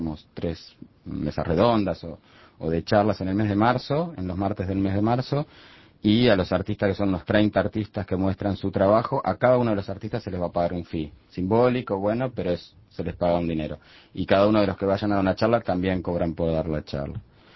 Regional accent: Uruguay; qué cultos que somos los uruguayos

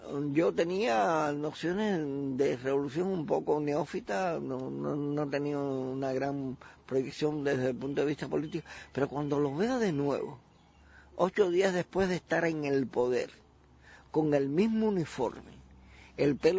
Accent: Santa Clara, Villa Clara, Cuba; Yo soy de Santa Clara, sí, de Santa Clara.

